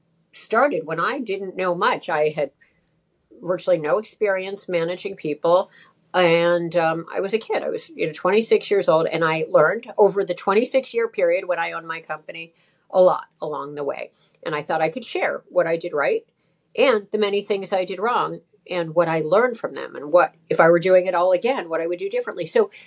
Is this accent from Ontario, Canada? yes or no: yes; Toronto, Ontario, Canada; also born or lived in Chappaqua, United States / Portugal; I was growing up in Toronto at that. I had moved to Toronto at that point. Originally, I lived in Westchester, New York, in Chappaqua. Then I lived in Portugal